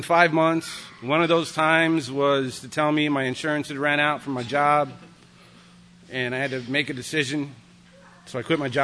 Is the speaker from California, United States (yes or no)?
yes; California, United States; So I'm from California.